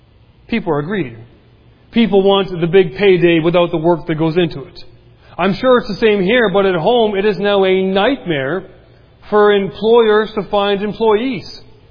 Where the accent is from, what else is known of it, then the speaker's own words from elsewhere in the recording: British Columbia, Canada; also born or lived in Nova Scotia; Now, I am from Canada, but I'm from the other side of Canada. If you know where Spokane, Washington is, I grew up 3 hours north of Spokane. Dad was a cowboy. I'm a good old country boy myself.